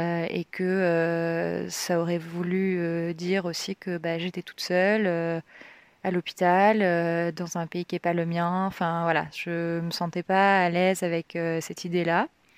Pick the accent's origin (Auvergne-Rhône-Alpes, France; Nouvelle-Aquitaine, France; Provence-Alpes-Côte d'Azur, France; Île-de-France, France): Île-de-France, France; Paris; Donc lui, il est allemand et moi, je viens de Paris.